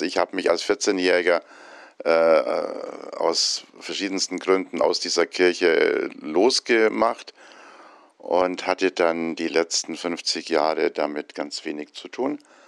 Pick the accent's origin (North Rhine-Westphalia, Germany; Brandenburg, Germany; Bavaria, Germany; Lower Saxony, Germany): Bavaria, Germany; Ich bin in einem Dorf in Bayern aufgewachsen, wo ich dann als Kind irgendwann mal mitbekam, ein großes Dorf, 7000 Einwohner